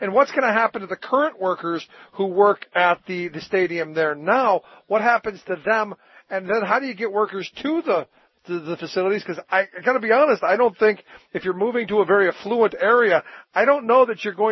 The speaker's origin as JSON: {"language": "English", "town": "Cleveland", "region": "Ohio", "country": "United States", "tie": "born or raised there", "said": "When I grew up in Cleveland, we used to, you know, everybody parked in the suburbs who came down to the game"}